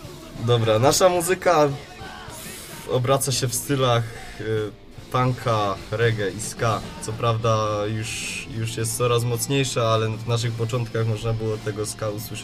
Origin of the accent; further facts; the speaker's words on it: Pszczyna, Silesian Voivodeship, Poland; jak już mówiliśmy, pochodzimy z okolic Pszczyny wszyscy.